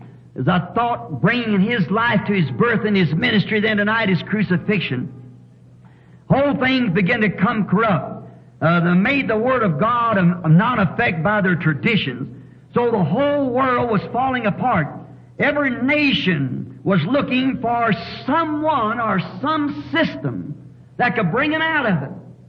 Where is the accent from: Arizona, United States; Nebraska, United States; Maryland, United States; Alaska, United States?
Arizona, United States; I'm from Arizona.